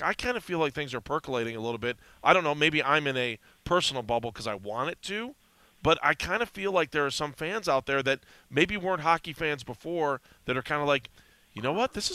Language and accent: English; Ohio, United States; I think we all kind of have that mentality growing up in Northeast Ohio that you kind of want to win a state championship for your high school.